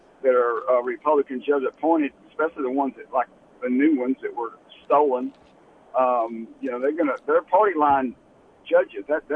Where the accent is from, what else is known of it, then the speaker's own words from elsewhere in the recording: Texas, United States; Well, I'm from East Texas. I'm sixth generation from Walker County.